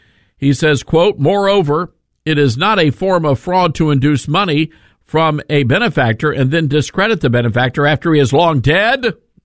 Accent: the South, United States; Now, I grew up in the South. I know plenty of white people who love eating chicken. We call it the gospel bird.

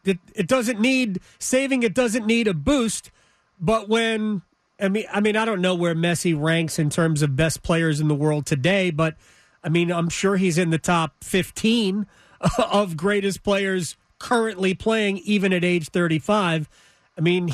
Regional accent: New York, United States; I grew up in the New York area, and I remember when Pelé came to play for the Cosmos.

